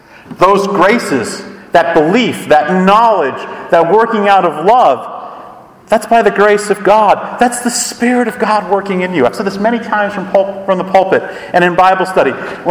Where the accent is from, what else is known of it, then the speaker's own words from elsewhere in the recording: Scotland, United Kingdom; I'm Scottish. I like depressing things.